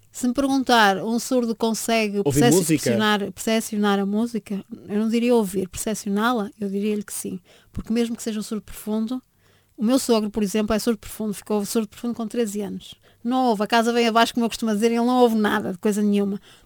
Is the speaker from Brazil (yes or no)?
no; Mozambique; born there; Também deve saber que eu nasci em Moçambique, a minha pretensão era chegar a Moçambique.